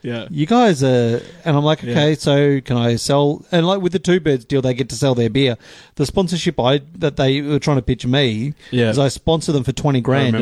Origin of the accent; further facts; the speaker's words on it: Geelong, Victoria, Australia; We're from Geelong.